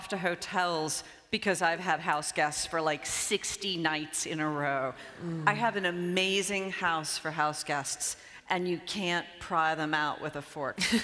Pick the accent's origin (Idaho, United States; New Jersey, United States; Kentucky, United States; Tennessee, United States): Tennessee, United States; Nashville; I'm from Nashville, so everybody has those "What would Jesus do?" bracelets